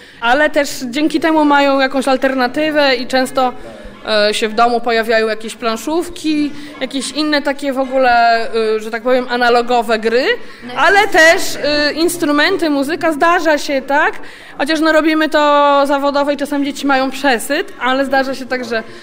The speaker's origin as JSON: {"language": "Polish", "town": "Krynica", "region": "Lesser Poland", "country": "Poland", "said": "Ja pochodzę z łemkowskiej rodziny, z Krynicy, ale generalnie to tam dziadkowie z Beskidu Niskiego i mieliśmy no, takiego muzycznego domu."}